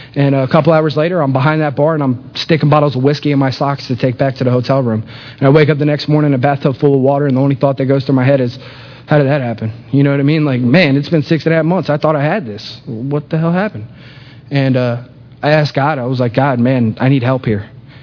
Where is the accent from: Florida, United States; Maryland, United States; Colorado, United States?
Florida, United States; I said, no, I'm from Florida.